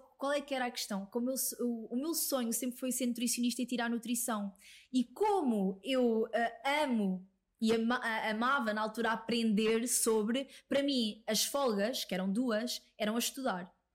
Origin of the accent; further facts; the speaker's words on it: Coimbra, Portugal; now in Lisbon, Portugal; Quando eu sou de Coimbra, e quando eu vim para Lisboa